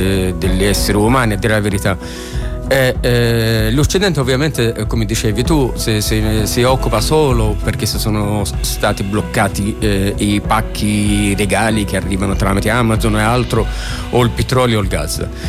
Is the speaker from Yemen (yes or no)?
yes; Yemen; Italian is a second language; also born or lived in Saudi Arabia; now in Rome, Italy; Sono nato in Arabia Saudita, sono dello Yemen.